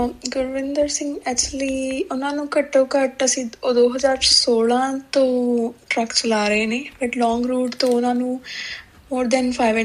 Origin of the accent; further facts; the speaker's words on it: Chandigarh, India; ਮੈਂ ਚੰਡੀਗੜ੍ਹ ਤੋਂ ਬਿਲੋਂਗ ਕਰਦੀ ਹਾਂ।